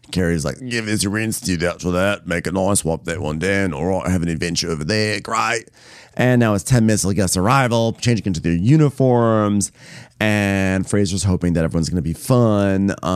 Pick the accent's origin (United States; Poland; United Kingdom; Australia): United Kingdom; as the British person here